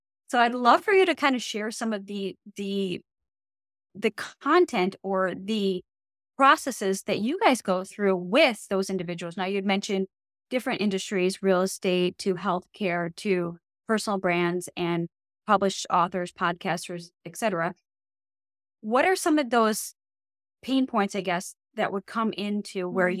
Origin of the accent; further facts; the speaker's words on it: New Jersey, United States; We met up in person in New Jersey. We're both from Jersey.